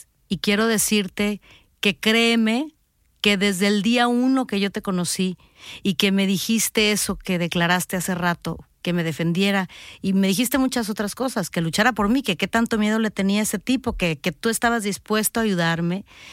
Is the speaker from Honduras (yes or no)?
no; Mexico; no nada más en mi país, que es México